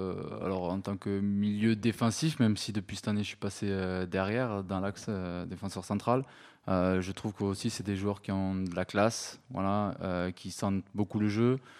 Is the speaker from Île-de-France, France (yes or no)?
no; Toulouse, Occitanie, France; je suis de Toulouse